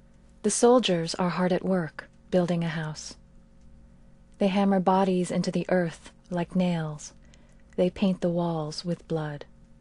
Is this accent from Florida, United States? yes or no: no; New York, United States; And especially since this was upstate New York, this was not like growing up in New York City or in Los Angeles, where there are really large Korean American and Asian American communities.